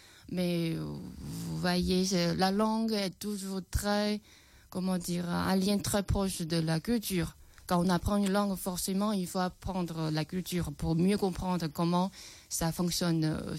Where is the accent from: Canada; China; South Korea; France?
China; first language Chinese; French is a second language; ma langue maternelle, c'est-à-dire les Chinois, même nous les Chinois, on n'a pas pris la grammaire, la vraie grammaire à l'école.